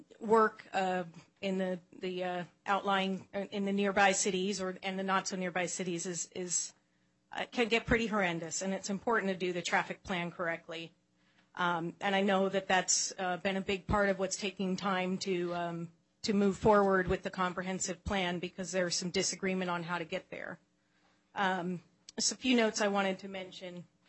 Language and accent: English; Black Diamond, Washington, United States; As someone who does have a regional focus but also grew up in Black Diamond